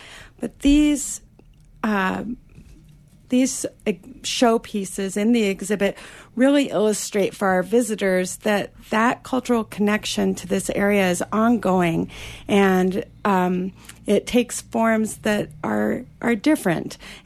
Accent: Southwest, United States; But I'm from the Southwest, and my father was a Southwestern archaeologist, and it was my dream to come back home.

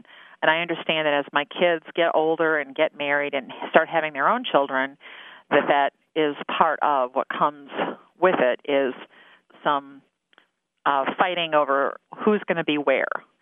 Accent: West Des Moines, Iowa, United States; from West Des Moines.

